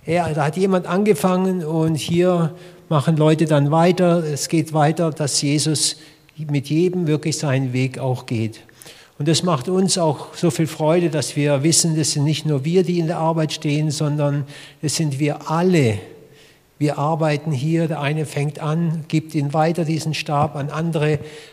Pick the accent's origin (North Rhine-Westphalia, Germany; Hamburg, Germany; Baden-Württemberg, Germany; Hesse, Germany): Baden-Württemberg, Germany; Villingen-Schwenningen; also born or lived in Russia; Ich bin gebürtiger Schwenninger und ich bin hier auch vor 35 Jahren zum Glauben gekommen.